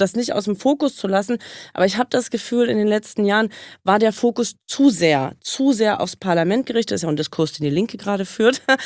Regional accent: Brandenburg, Germany; ich komme ja ursprünglich aus Brandenburg

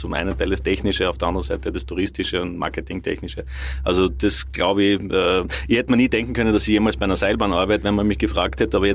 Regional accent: Graz, Styria, Austria; Ich bin aus Graz, Also bin in Graz aufgewachsen

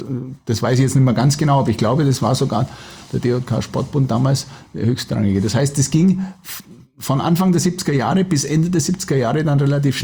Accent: Nördlingen, Bavaria, Germany; wenn ich jetzt mit einer Kleinstadt beginne, das ist nämlich meine Heimat, Nördlingen, ist ja eine Basketballhochburg immer gewesen

